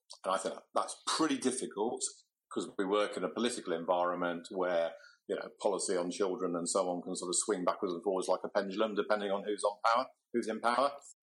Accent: Wolverhampton, West Midlands, United Kingdom; And then I fell into working with young offenders completely by accident in my hometown. This was in the mid-70s in Wolverhampton.

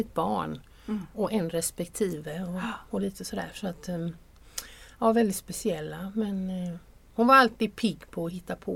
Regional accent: Åled, Halland County, Sweden; Min hemby som är nere i Halland. Mm. Som heter Åled. Där jag växte upp.

